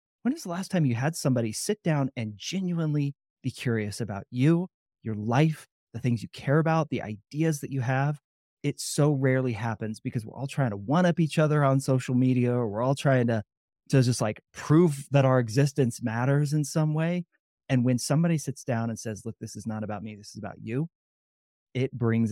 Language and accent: English; Kansas City, Missouri, United States; now in Denver, United States; But I'm originally from Kansas City. Now I live in Denver, the Denver area now.